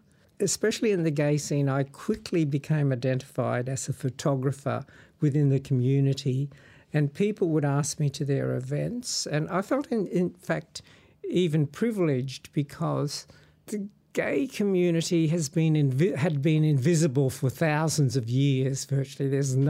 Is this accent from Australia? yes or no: yes; Dimbula, Queensland, Australia; also born or lived in Mareeba; I was born in Mareeba on the Atherton Tableland, 19th of November 1943. But I grew up in Dimbula, which was where we lived, which was a nearby smaller town.